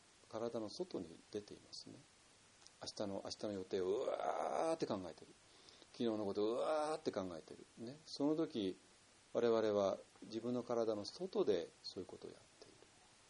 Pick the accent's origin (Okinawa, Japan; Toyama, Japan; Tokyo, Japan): Tokyo, Japan; 私はもう東京生まれでずっと大学出るまで東京だった人間で